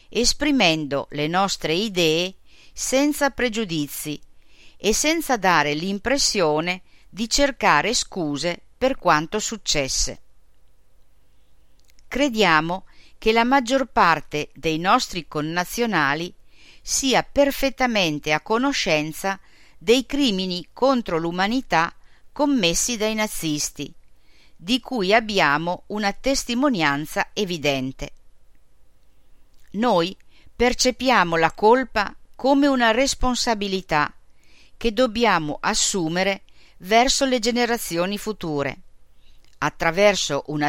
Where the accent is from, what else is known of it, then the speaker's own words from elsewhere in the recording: Germany; Italian is a second language; in particolare a me, in quanto tedesco